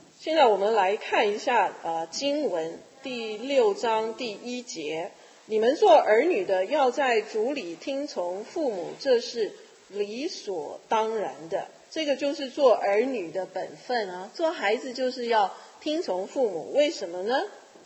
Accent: China; 我们中国人啊，是对于孝顺来讲应该是非常非常的重视

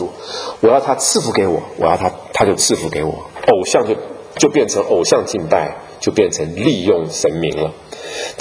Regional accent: Taiwan; 我从台湾来的，在台湾常常到处都是庙宇

